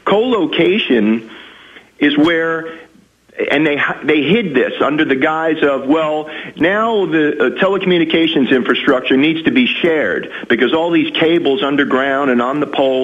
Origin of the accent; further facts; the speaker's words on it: New York City, New York, United States; You probably hear from my accent, too. I'm a Yankee. I lived up in New York City most of my life